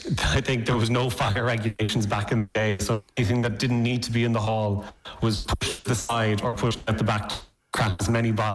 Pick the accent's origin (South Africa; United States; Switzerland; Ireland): Ireland; Clonmel, Munster; growing up in Clonmel